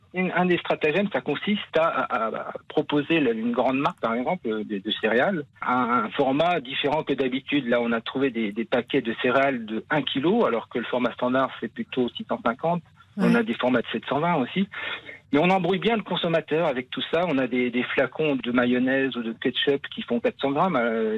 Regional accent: Bourgogne-Franche-Comté, France; Ah ben moi, je suis de Franche-Comté, donc j'aime bien tout ce qui est fromage.

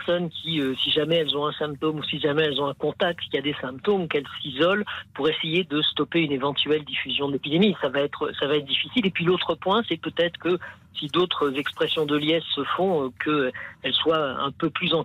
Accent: Lille, Hauts-de-France, France; en tant que Lillois, je ne peux être que ravi de cette première place en championnat.

